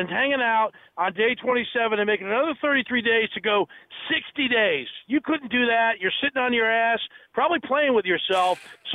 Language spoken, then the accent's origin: English; New Jersey, United States; I see them every day of my life. They don't understand I'm from Jersey.